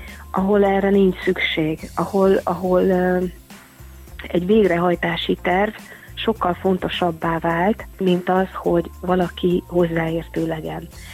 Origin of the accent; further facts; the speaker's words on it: Pécs, Baranya, Hungary; now in Érd, Hungary; Én hát Pécsről jövök, azért hozzáteszem, hogy Érd azért elsőre nem fogta meg a szívem, meg másodikra se